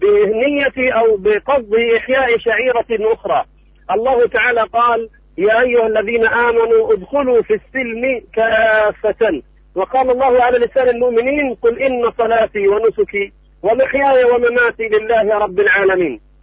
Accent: Palestine; هناك ملايين من الخيرات والثروات والبركات موجودة في بلادنا فلسطين

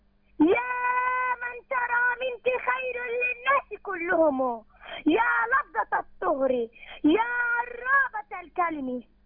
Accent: Palestine; أنا بنت فلسطين وإليها أنتمي،

